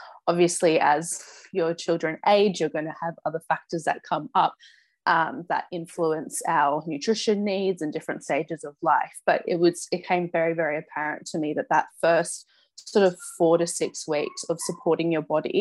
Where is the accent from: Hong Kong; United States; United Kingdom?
Hong Kong; And from growing up in Hong Kong as well, I used a lot of Chinese medicine as well.